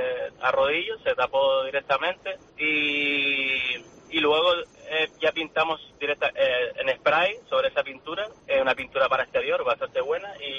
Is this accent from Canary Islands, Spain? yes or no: yes; Las Palmas, Canary Islands, Spain; porque somos de Las Palmas y para no estar trasladándonos